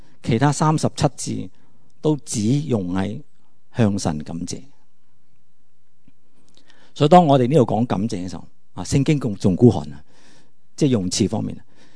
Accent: Guangdong, China; 其他啊讲英文啊，甚至讲中文其他语言咧，都冇我哋广东人咁正。

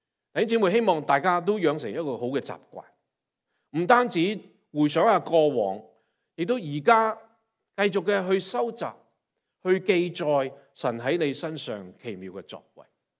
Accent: Hong Kong; 我来自一个破碎家庭，我在香港长大

